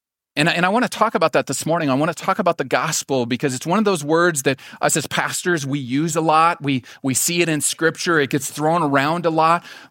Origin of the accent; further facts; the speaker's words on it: Glendive, Montana, United States; I grew up in Glendive.